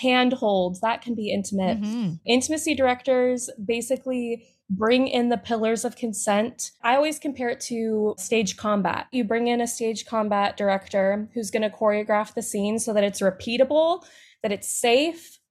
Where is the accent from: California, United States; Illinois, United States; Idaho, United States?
Idaho, United States; So I'm from Idaho.